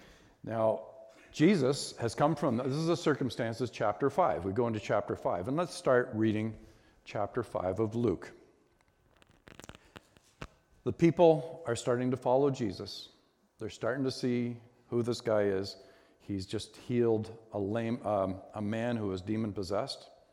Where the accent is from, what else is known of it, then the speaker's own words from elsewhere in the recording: Bancroft, Ontario, Canada; from Bancroft and the Great White North. We have a pile of snow still up there. And I was born and raised there. And I taught high school math for 34 years there.